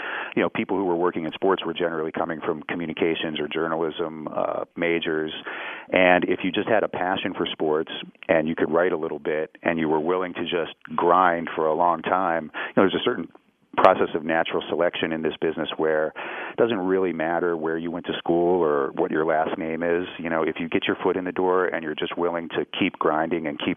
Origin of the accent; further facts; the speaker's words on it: Pittsburgh, Pennsylvania, United States; You know, when I grew up in Pittsburgh, I grew up very much in the center city. You know, it was an urban environment, which I appreciated a lot. I loved having a city childhood